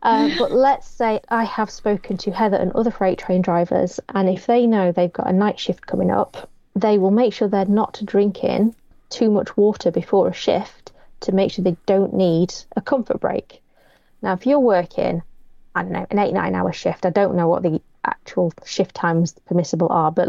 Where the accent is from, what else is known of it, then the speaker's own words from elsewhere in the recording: Doncaster, Yorkshire and the Humber, United Kingdom; also born or lived in Bristol / South America; now in Sheffield, United Kingdom; I'm from South Yorkshire originally. I joke that I emigrated to Sheffield from Doncaster, and people think I sound really parochial, but I did that via Bristol and South America. So, you know, I have been out of the county.